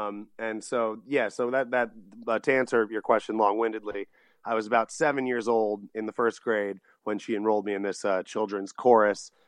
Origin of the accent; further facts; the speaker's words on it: Glen Cove, New York, United States; born there; So, I was born on Long Island.